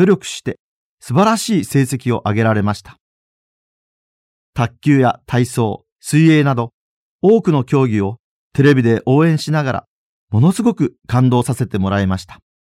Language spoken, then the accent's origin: Japanese; Nagasaki, Japan; どういうわけか、地元長崎市内の小学校の代表児童が出場する体育大会の際、選手に選ばれまして